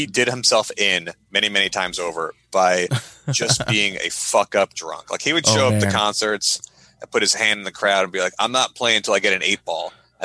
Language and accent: English; New York, United States; See, I grew up on Long Island, which, I hung out with skaters.